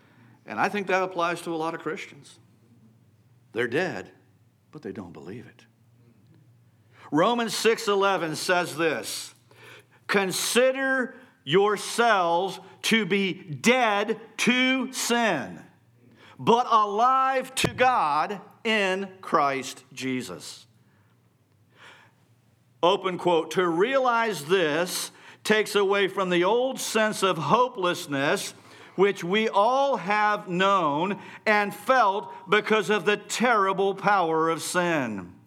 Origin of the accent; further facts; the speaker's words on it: West Virginia, United States; And, I'm from West Virginia, which means that we're not the brightest light and sharpest knife in the drawer.